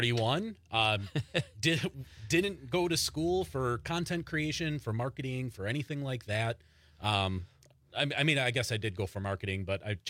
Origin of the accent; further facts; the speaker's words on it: Green Bay, Wisconsin, United States; Green Bay.